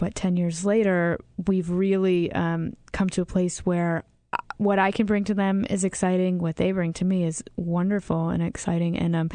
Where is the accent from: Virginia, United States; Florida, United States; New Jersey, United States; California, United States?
Virginia, United States; growing up in Virginia and going to camp out in the Shenandoah Valley